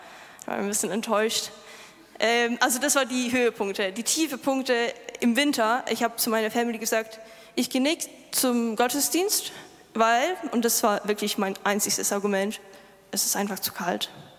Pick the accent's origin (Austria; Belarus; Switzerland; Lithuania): Lithuania; Vilnius, Vilnius County; German is a second language; now in Ulm, Germany; Ich komme aus Litauen. Wer weiß, wo Litauen ist? Bitte, komm. Ja, perfekt. Ich komme von der Hauptstadt Vilnius.